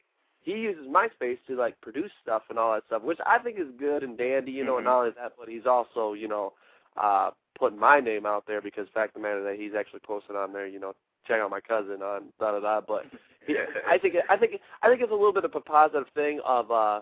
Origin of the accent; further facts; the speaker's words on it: Rockford, Illinois, United States; I mean, I do have cousins in my hometown of Rockford.